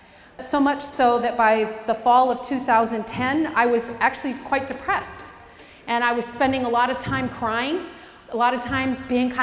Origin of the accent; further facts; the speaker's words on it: Chico, California, United States; I'm a grandmother from Chico, which is a small town north of Sacramento. I've lived there for 34 years.